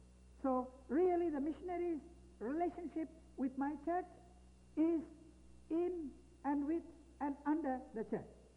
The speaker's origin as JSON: {"language": "English", "country": "India", "said": "I am an Indian bishop, the head of my church."}